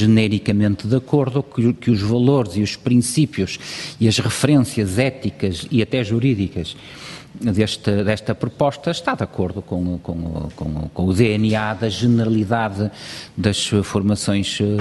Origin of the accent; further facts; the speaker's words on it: Portugal; como português, fico muito feliz que assim seja